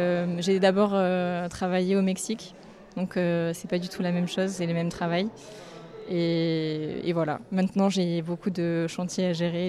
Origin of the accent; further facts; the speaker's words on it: Pineuil, Nouvelle-Aquitaine, France; Oui, je suis de Pineuil.